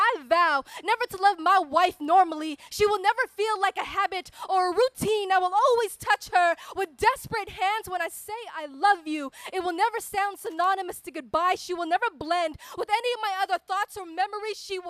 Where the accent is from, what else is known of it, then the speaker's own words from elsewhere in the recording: Philippines; I am Filipino, trans, queer, and I just moved here from San Diego.